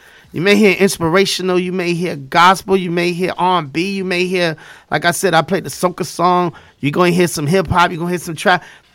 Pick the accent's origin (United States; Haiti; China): Haiti; accent: Haitian; You know, I'm Haitian, so, you know, my accent be, like, all fucked up.